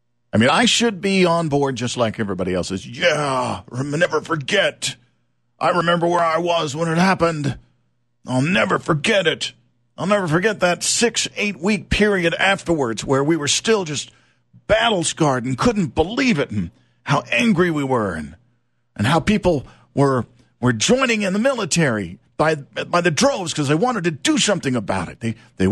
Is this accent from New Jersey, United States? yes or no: no; Louisiana, United States; But I didn't know this, and I come from Louisiana.